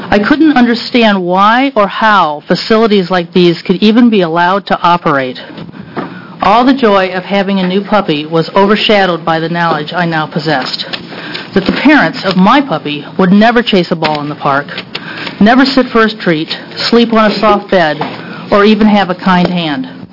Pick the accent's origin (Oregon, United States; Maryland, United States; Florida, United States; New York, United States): Oregon, United States; Portland; I'm from Portland, Oregon.